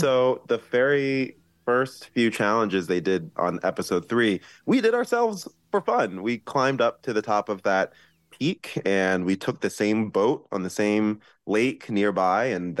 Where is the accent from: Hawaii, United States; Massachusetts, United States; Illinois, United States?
Illinois, United States; Chicago; And, I'm from Chicago. This does not happen in Chicago.